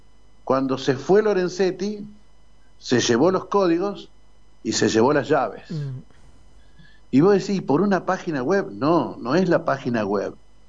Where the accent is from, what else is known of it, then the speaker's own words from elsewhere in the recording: Argentina; una demostración de lo que, en definitiva, somos los argentinos